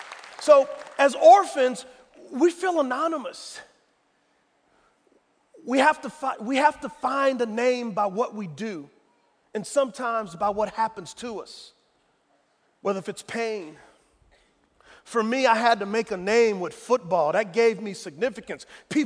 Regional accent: San Antonio, Texas, United States; I am from San Antonio, Texas, so I know Spanish words.

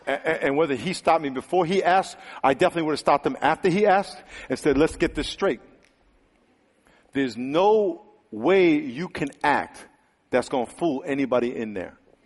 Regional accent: New York, United States; Philly, and I'm from New York. New York is a tough place.

